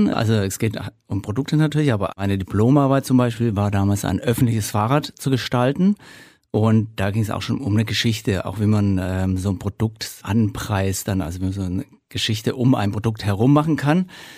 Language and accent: German; Tübingen, Baden-Württemberg, Germany; Ich bin groß geworden in Tübingen, im tiefsten Schwabenland sozusagen.